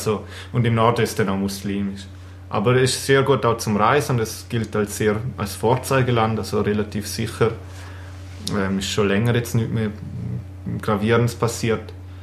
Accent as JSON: {"language": "German", "country": "Switzerland", "said": "als Schweizer muss man irgendwann das Militär machen"}